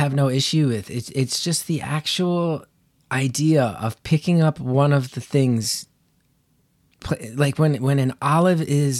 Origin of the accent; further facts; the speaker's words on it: New Jersey, United States; I am from Northern New Jersey, so I'm not a fool.